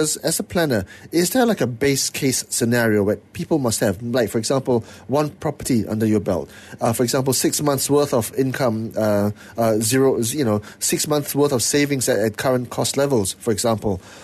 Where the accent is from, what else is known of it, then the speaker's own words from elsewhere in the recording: Penang, Malaysia; I grew up in Penang, and I'm a true blue Penangite, and I consider myself Penangite first and foremost, okay?